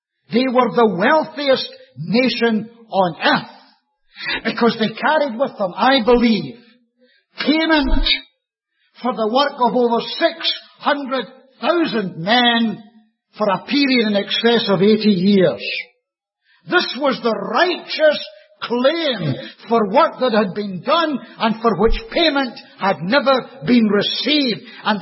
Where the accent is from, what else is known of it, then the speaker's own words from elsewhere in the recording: Scotland, United Kingdom; Or maybe because I'm Scottish.